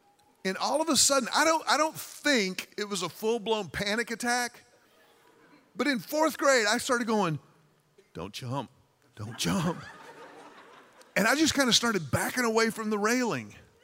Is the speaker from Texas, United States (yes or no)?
yes; Houston, Texas, United States; I grew up in Houston, Texas.